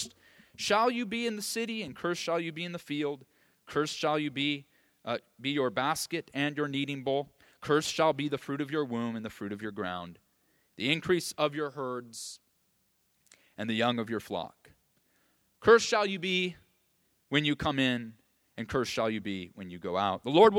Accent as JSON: {"language": "English", "region": "California", "country": "United States", "tie": "born or raised there", "lives_now": "Iowa, United States", "said": "But I come from California, as you know, and as I grew up there, on television, you could see the stupidest criminals almost every day."}